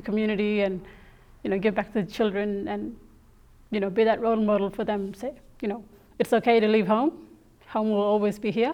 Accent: Beagle Bay, Western Australia, Australia; So I'm originally from Beagle Bay community. It's a small community with a population of about 400 people.

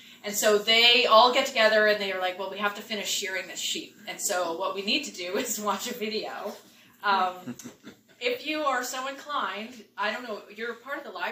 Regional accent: Smithers, British Columbia, Canada; So I grew up in Smithers

